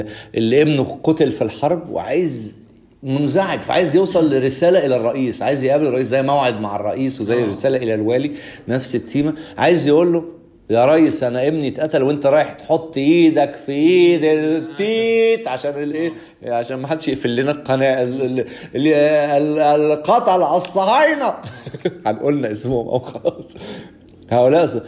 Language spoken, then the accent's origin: Arabic; Egypt; بس طب احنا عندنا في مصر يعني